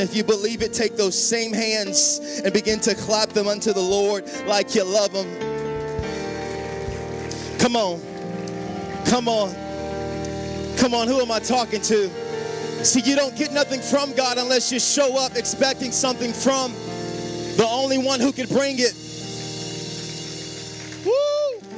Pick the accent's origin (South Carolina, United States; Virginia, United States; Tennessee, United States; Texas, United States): South Carolina, United States; It's okay. I'm from South Carolina. South Carolina won it.